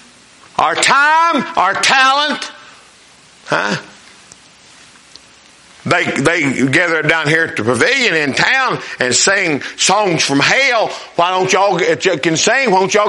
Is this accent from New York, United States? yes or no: no; Winona, Minnesota, United States; Now, I don't know. I'm from Winona. I don't know a lot.